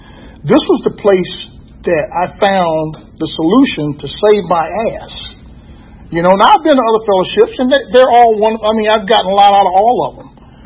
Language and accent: English; King Street, South Carolina, United States; I'm from South Carolina. I was born in a small town in South Carolina called King Street, South Carolina.